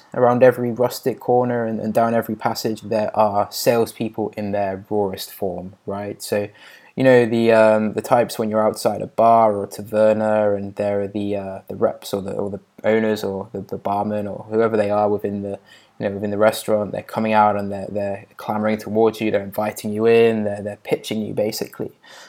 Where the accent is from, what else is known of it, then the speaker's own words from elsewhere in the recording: Oxford, South East England, United Kingdom; And I said, "Yes, I'm English, from Oxford. Do you know it?"